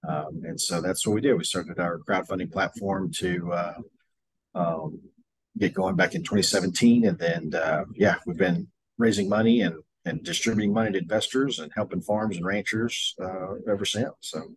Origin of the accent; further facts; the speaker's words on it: Southeast, United States; So I grew up country boy in the Southeast. I came to Texas A&M a million years ago for my undergrad